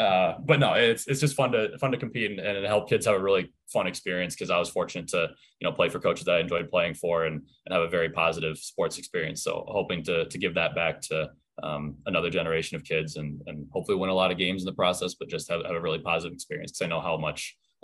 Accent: Ann Arbor, Michigan, United States; growing up in Ann Arbor, being a Wolverine

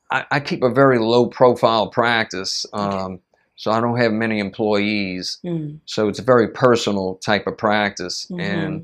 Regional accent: New Orleans, Louisiana, United States; because I grew up in the New Orleans public schools, and we had good music teachers.

